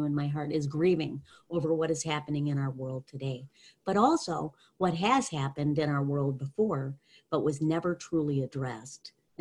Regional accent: Michigan, United States; In fact, I grew up in Northern Michigan, and I was 5 hours north of Detroit.

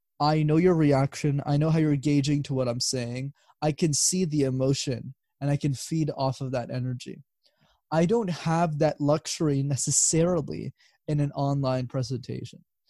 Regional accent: Montreal, Quebec, Canada; You got it. Born and raised. So I lived there my whole life.

